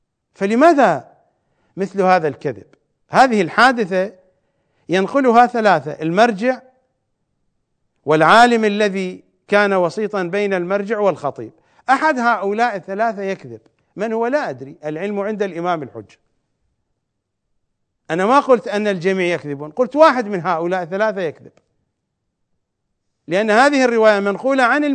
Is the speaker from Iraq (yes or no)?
yes; Iraq; accent: Iraqi; يعني شخص يلبس صاية، الصاية في لهجتنا العراقية وهي كلمة جاء بها من اللغة الفارسية